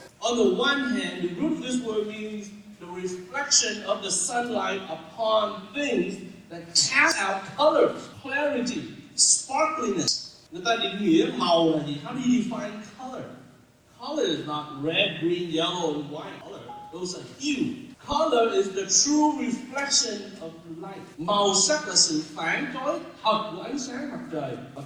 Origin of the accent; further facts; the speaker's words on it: Texas, United States; chúng tôi là người Texas sẽ chịu nhiều hơn.